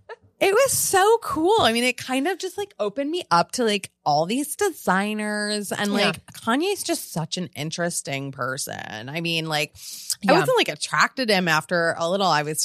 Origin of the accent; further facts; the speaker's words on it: Italy; It's just like, I'm from Italy, and it's like so good, actually.